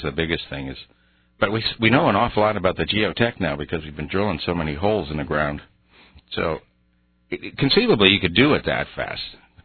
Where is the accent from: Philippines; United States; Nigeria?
United States; New York; I grew up in Orenicoit, New York, on the north side of Rochester, and back in the 60s, they drilled one of the biggest tunnels for the sewage treatment facility, and it went right under my house.